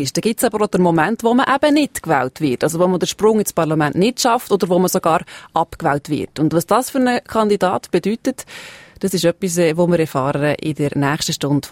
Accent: Switzerland; Das ist ja ein Konzept, das es bei uns in der Schweiz eigentlich noch nicht so gibt

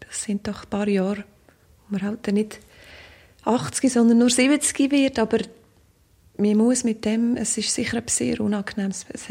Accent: Switzerland; now in Beijing, China; gerade als Schweizer

